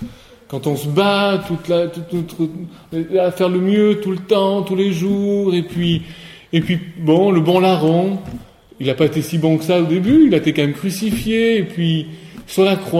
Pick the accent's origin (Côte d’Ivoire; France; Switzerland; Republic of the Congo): Switzerland; On vient donc de Suisse, nous, tous les deux, et on avait, je pense, une religiosité qui était très marquée par les préceptes